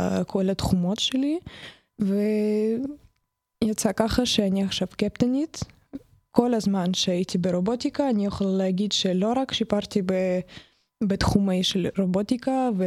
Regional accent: Kyiv, Ukraine; now in Israel; אני דווקא מקייב.

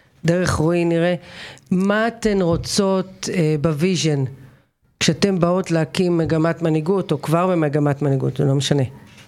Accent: Central District, Israel; born there; אני מכירה את זה מצוין, נולדתי פה.

